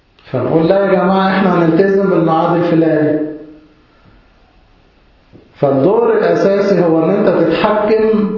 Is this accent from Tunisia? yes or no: no; Egypt; كلمة متأسف دي ما صعب إنها بتطلع من لساننا إحنا كمصريين